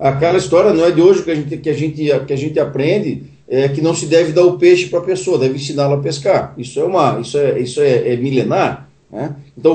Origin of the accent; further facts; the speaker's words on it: Santa Catarina, Brazil; Ah, eu sou de Santa Catarina, moro no sul, eu moro no sul do Brasil.